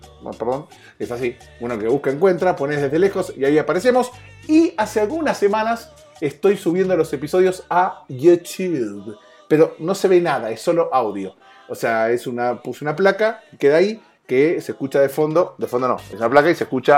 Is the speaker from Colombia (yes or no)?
no; Argentina; el resto del mundo por afuera de Argentina, que es mi país de origen